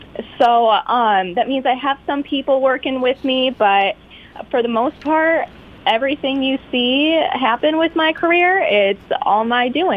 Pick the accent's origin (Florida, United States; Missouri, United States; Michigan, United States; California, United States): Michigan, United States; Ortonville; Yes. So I'm from Ortonville. But I grew up riding horses out here